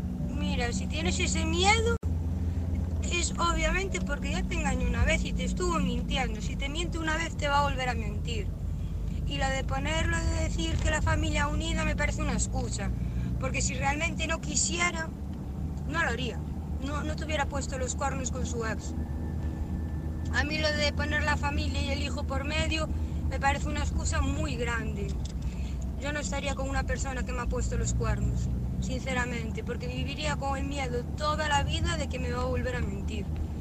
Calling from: Santiago de Compostela, Galicia, Spain; de Santiago, actualmente Coruña.

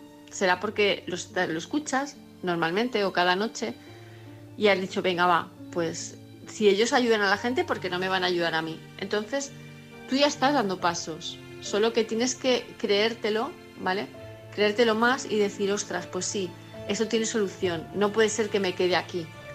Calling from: Palma, Balearic Islands, Spain; de Palma de Mallorca

